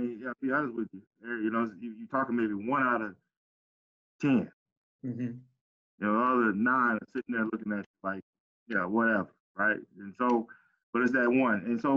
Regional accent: Pompano Beach, Florida, United States; growing up in Cali City, Pompano. I fought every day when we had this whole gang thing established

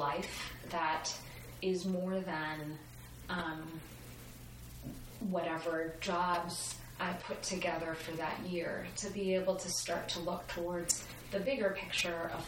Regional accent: Chicago, Illinois, United States; now in Austin, United States; I grew up in Chicago.

